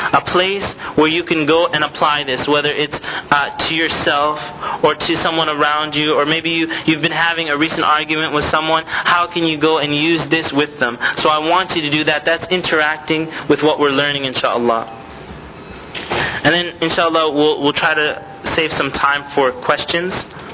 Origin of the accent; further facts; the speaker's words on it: Canada; even when I was younger and I grew up in Canada